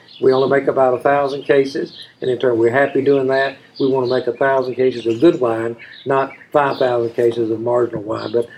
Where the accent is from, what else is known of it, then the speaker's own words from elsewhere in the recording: Gastonia, North Carolina, United States; I'm the worker here at the farm. She's the boss already, or has been. But in turn, I grew up in Gastonia.